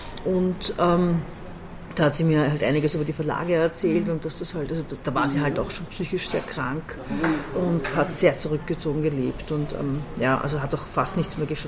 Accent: Baden, Lower Austria, Austria; also born or lived in Vienna; ich bin in Wien geboren, weil mein Vater Beamter war und das in einer Beamtenklinik. Beamtentochter der Beamtenklinik geboren wurde. Das ist die beste Gebärklinik auf der Art, die man halt früher so geboren hat. Und bin eigentlich meinen dritten Lebenstag in Baden

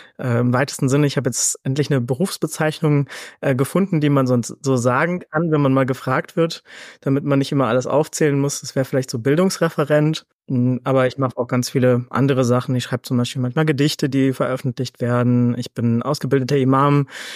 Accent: Frankfurt, Hesse, Germany; ich benutze ja Ihn-Pronomen, ich bin aus Frankfurt.

